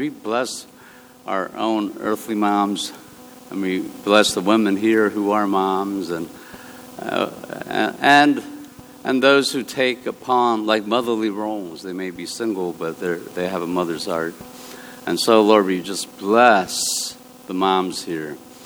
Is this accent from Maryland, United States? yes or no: yes; Bethesda, Maryland, United States; especially growing up in Bethesda, it was never the case it was popular.